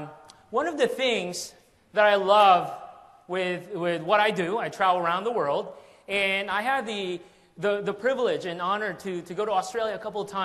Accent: Washington, District of Columbia, United States; I'm from Washington, D.C., and really love the weather here today.

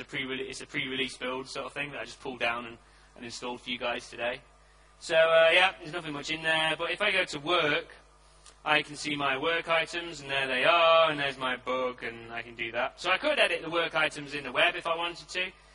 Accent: England, United Kingdom; because I am English, of course.

